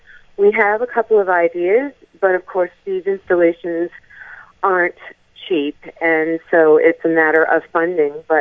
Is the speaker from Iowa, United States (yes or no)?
no; Boston, Massachusetts, United States; because I remember growing up in Boston and then bringing my children into Boston